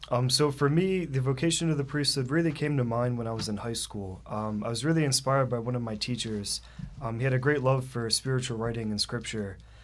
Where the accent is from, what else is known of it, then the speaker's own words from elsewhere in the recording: Philadelphia, Pennsylvania, United States; from Northeast Philadelphia, Our Lady of Calvary Parish, and I'm 22.